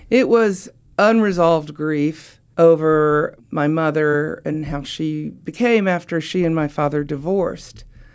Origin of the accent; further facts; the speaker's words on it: Oak Ridge, Tennessee, United States; the geography part comes from my home where I grew up in East Tennessee. I grew up in Oak Ridge